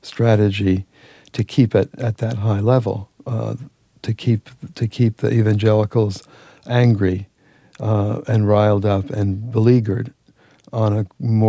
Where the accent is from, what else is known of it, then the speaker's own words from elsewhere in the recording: United States; I'm as good an American as any of these people.